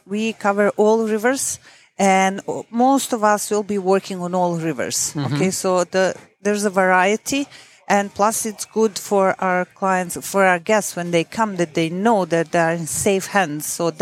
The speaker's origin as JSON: {"language": "English", "country": "Italy", "tie": "born or raised there", "also_born_or_lived": "Bosnia and Herzegovina"}